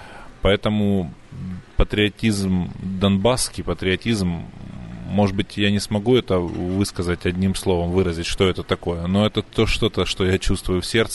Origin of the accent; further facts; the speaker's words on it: Donetsk, Donetsk Oblast, Ukraine; Я коренной дончанин, родился в Донецке, люблю свой город и хочу здесь прожить свою жизнь и здесь умереть, в Донецке.